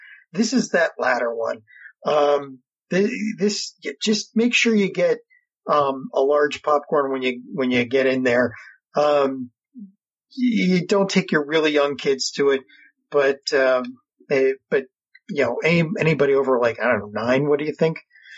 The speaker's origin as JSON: {"language": "English", "town": "Philadelphia", "region": "Pennsylvania", "country": "United States", "said": "we're both from Philly."}